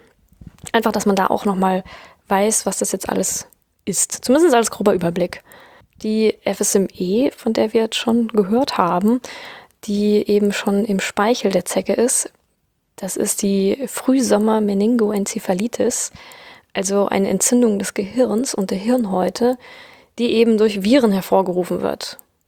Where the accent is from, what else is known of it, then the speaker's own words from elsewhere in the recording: Bavaria, Germany; Bayern, wo ich herkomme